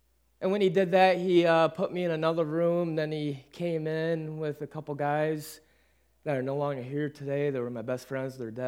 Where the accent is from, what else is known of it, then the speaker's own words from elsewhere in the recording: Alpena, Michigan, United States; also born or lived in Sacramento; I was born in Sacramento. Mom and dad was in the Air Force. I have a sister. I played every sport. We moved from Sacramento to Alpena when I was around 9-10 years old.